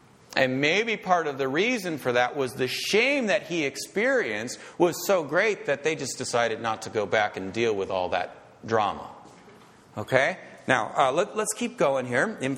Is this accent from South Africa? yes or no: no; Edina, Minnesota, United States; born there; I know where I was born. I was born in Edina, Minnesota.